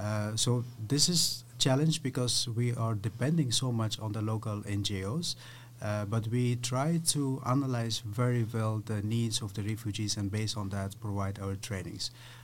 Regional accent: Afghanistan; English is a second language; now in Netherlands; I am 42 years old. I live in the Netherlands for more than 25 years by now, and I was born in Afghanistan. So I've been raised in Afghanistan, and I came to the Netherlands as a refugee.

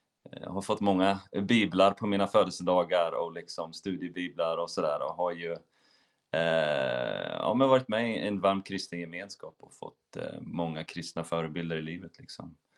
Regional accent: Linköping, Östergötland, Sweden; Men jag är ju uppvuxen och född i Linköping och spelar mycket där

